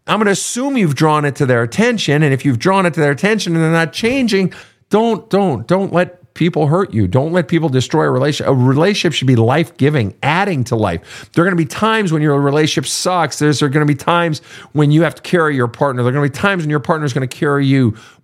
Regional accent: Minnesota, United States; Some of the best have been done at the University of Minnesota, my home state.

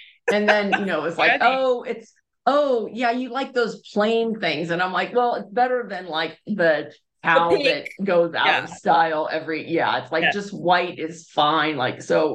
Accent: Pittsburgh, Pennsylvania, United States; I always think it's nice because I grew up in Pittsburgh.

